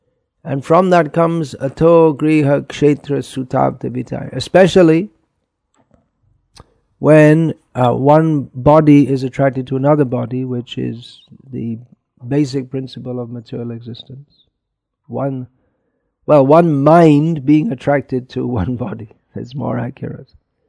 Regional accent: Northern Ireland, United Kingdom; I am an Irish body, and especially in Northern Ireland, it's not just an Irish body, but it's either a loyalist body or a Republican body.

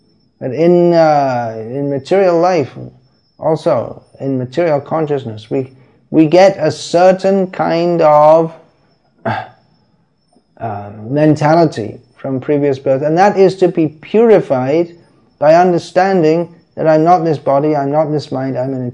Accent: England, United Kingdom; certainly where I grew up in England, there are thousands and thousands of young boys who play soccer.

